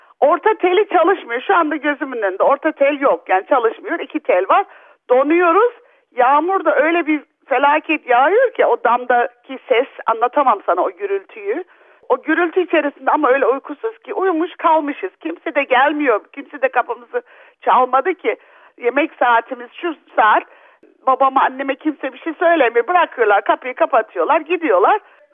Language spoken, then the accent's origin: Turkish; Adana, Turkey; moved away; Hatta yaşlılığımda er ya da geç ben bu Adana'da yaşamalıyım. Çünkü benim kalbim orada. Neden orada? Çünkü orada doğdum, büyüdüm. Akrabalarım hala birçoğu orada.